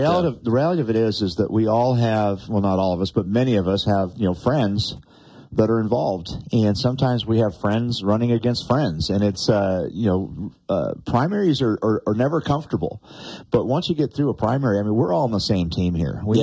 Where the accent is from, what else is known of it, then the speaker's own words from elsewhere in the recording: United States; I look at the opportunities that I had growing up, just from being an American